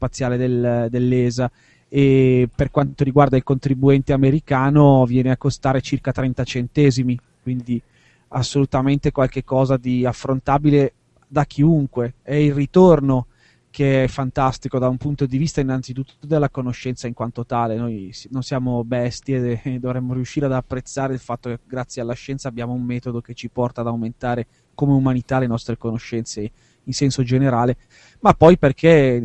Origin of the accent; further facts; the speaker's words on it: Lecco, Lombardy, Italy; come si dice sempre qui dalle mie parti di Lecco, a far chiodi sono buoni tutti. La provincia di Lecco è cresciuta sulla minuteria metallica